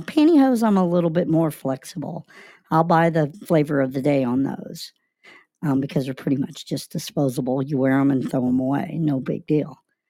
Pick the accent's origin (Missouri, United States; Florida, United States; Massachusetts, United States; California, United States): Florida, United States; Florida Keys; I grew up in Florida. I grew up down in the Keys, so I am very used to the heat down there.